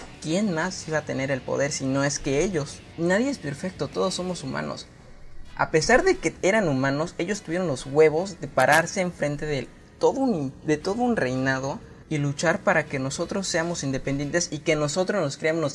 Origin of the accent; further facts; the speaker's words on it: Mexico; Yo opino que como mexicano nosotros debemos de celebrar